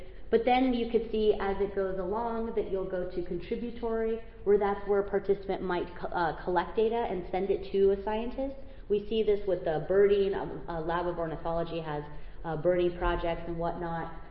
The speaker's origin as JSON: {"language": "English", "region": "Arizona", "country": "United States", "said": "So I'm from Arizona, and this is what it looks like."}